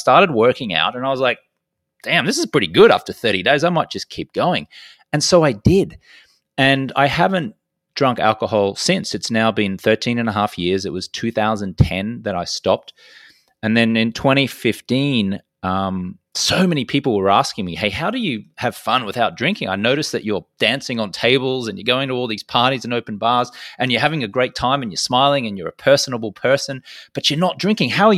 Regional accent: Brisbane, Queensland, Australia; I grew up in Brisbane on the east coast of Australia

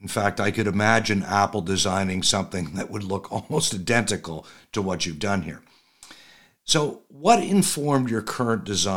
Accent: Toronto, Ontario, Canada; I know for me growing up in Toronto, we had them at the Canadian National Exhibition.

